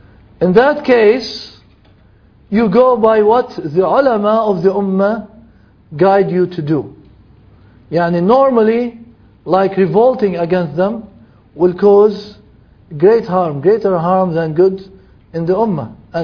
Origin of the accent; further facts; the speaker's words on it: Lebanon; now in United States; I live in the States and I'm originally from Lebanon.